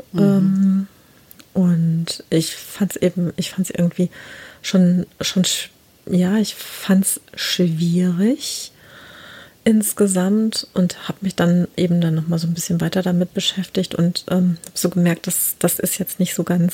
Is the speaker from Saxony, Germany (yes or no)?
no; Hohenlimburg, North Rhine-Westphalia, Germany; eine war sogar dabei, die aus Hohenlimburg ist, hier aus meiner Heimatstadt.